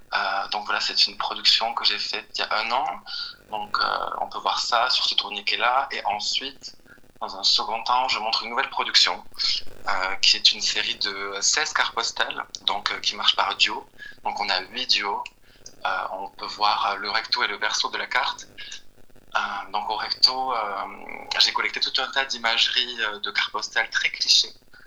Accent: Rodez, Occitanie, France; now in Paris, France; je suis un artiste plasticien et set designer originaire de Rodez, je suis né en Aveyron. Et maintenant je travaille et je vis à Paris depuis 6 ans.

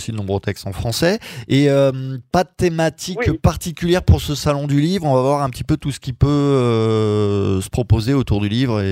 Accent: Paris, Île-de-France, France; Bon, je suis Parisien en plus

